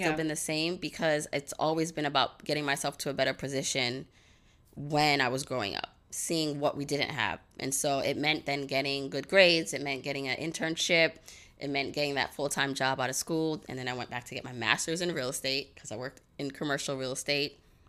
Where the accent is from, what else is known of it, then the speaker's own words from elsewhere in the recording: Brooklyn, New York, United States; when I grew up here in Brooklyn, I had a lot, even I went to public school and I had a lot of access.